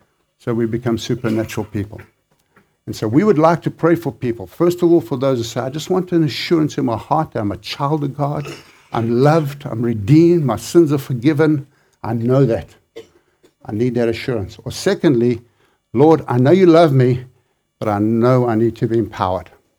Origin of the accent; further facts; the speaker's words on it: South Africa; I grew up in South Africa, and I'm ashamed to say that. I grew up in the apartheid years